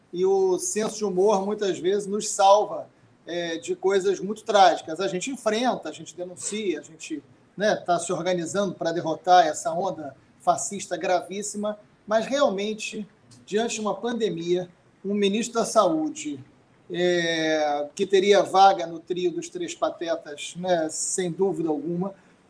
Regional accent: Rio de Janeiro, Brazil; porque somos do Rio de Janeiro, né

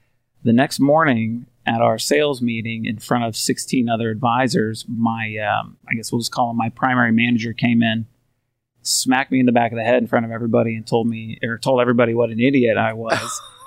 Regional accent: Kansas, United States; I grew up in Kansas, but I started my practice in Phoenix, Arizona, with the bright idea of starting a relationship-based business in a city where you don't know anybody.

